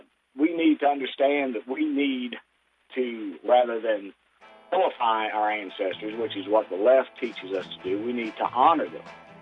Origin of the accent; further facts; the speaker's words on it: United States; And, you know, as an American, it pains me to say that, but this is what I see.